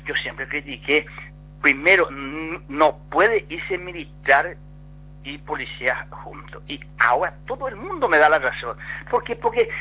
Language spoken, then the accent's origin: Spanish; Bahía Negra, Alto Paraguay, Paraguay; Yo soy una familia muy pobre, yo vine a estudiar de Bahía Negra, el Chaco, entré en el Liceo Acostañú